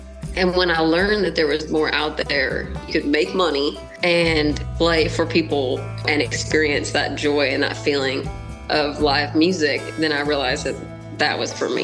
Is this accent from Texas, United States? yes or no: yes; New Braunfels, Texas, United States; So I'm from Texas, from New Braunfels, Texas. It is in between San Antonio and Austin. It used to be a small town. It's not so small anymore.